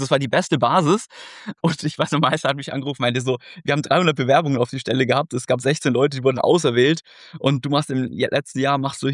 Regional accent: Águilas, Region of Murcia, Spain; In Südspanien, also wirklich in so einem Fischerdorf, in Águilas, um genau zu sein. Okay. In der Region de Murcia.

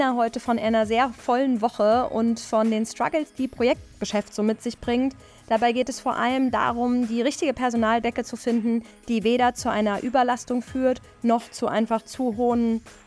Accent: Hesse, Germany; einer ganz spannenden Nachfolgerin aus meiner Heimat, dem schönen Nordhessen.

